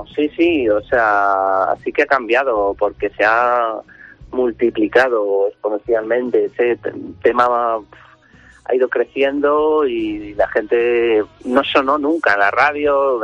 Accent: Madrid, Community of Madrid, Spain; yo soy de Madrid y no sé qué, y me encanta Madrid

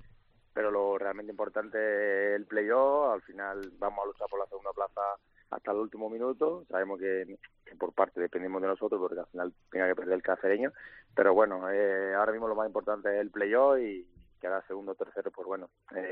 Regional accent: Brazil; now in Mérida, Spain; siempre digo que soy brasileño, pero ya como si fuera español. Porque ya llevamos tantos años aquí y al final me he convertido ya en español.

